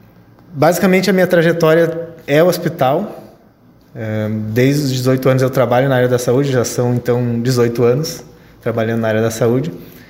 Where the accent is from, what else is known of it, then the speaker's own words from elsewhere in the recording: Canoas, Rio Grande do Sul, Brazil; Eu sou natural de Canoas